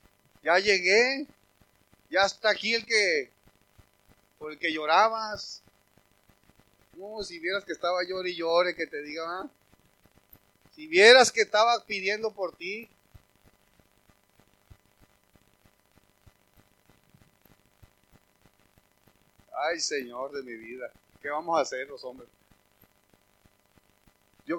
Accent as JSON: {"language": "Spanish", "country": "Mexico", "tie": "born there", "said": "Miren, todos los que nacimos aquí en México, nos sabemos el rezo del Padre Nuestro, el Dios te salve y el ángel de la guarda."}